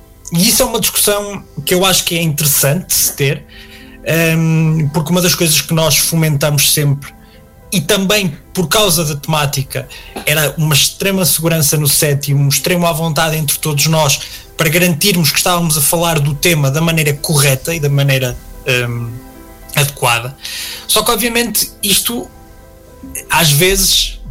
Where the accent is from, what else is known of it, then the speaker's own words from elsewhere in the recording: Portugal; preocupa-me também enquanto português este crescimento insidioso de certas ideologias